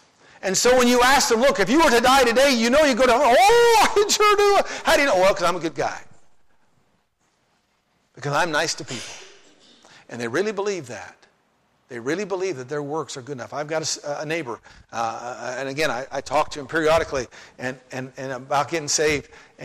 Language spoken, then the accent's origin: English; Twin Falls, Idaho, United States; many of you know I was raised in Twin Falls, Idaho